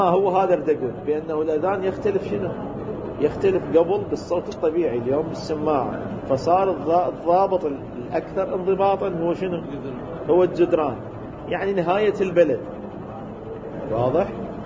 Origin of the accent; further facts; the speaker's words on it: Baghdad, Baghdad Governorate, Iraq; أنا من بغداد وتمشى للكاظمية. أنا من بغداد يعني الكرخ، أنا من الكرخ القديمة اللي هي تصير على دجلة القديمة يسموها، لها أسماء محلية شلون المدينة القديمة هسه الولاية. أنا من الكرخ القديمة وتمشى إلى الكاظمية،